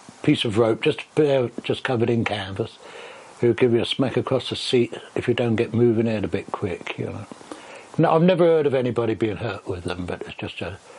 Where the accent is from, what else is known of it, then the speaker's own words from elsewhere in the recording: Kemptown, South East England, United Kingdom; I come from Kemptown, which at that time was a small fishing village. And I used to spend most of my free time on the seashore. At Brighton, of course, and further along to New Haven.